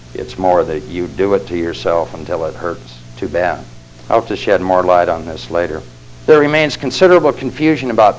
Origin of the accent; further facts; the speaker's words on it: Pasadena, California, United States; born there; I was born in Pasadena, California. It's the home of the Rose Parade.